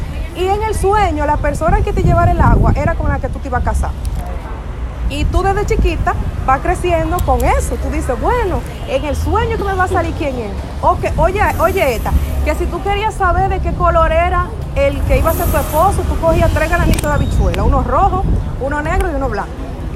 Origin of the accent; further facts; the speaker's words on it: Baní, Peravia, Dominican Republic; en mi pueblo, yo soy de Sombrero Baní, a mí me criaron con una serie de tradiciones para estos días